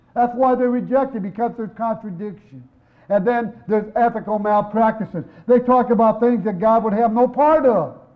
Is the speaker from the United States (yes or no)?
yes; Gary, Indiana, United States; born there; I was born in Gary, Indiana. Will that ever change?